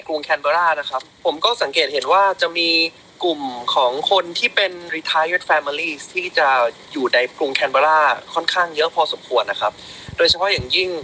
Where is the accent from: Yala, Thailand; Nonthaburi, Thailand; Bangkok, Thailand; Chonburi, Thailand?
Bangkok, Thailand; ผมเกิดและโตอยู่ในกรุงเทพนะครับตลอดชีวิต